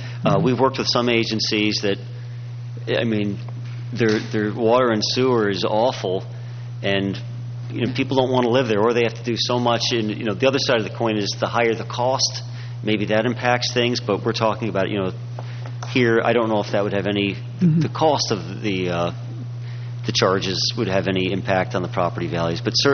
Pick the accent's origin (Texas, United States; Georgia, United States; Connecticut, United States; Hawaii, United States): Connecticut, United States; but I grew up mostly in Connecticut